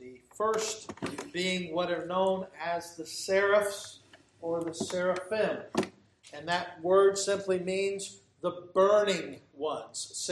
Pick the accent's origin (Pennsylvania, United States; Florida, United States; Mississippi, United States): Florida, United States; Jacksonville; When he found out I was from Jacksonville, he said, "I heard you had a football team."